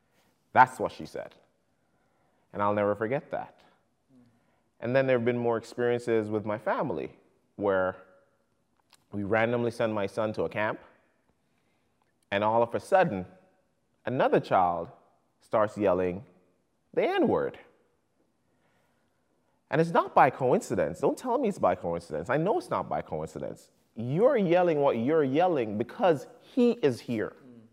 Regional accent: Jamaica; also born or lived in United States; now in Canada; I was born and raised in Jamaica. I live currently in Canada, having lived 4 years in the United States.

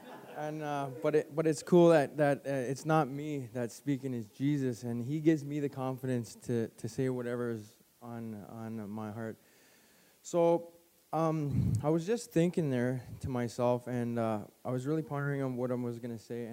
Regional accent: Calgary, Alberta, Canada; So I'm 35 years old. I'm from Calgary, Alberta

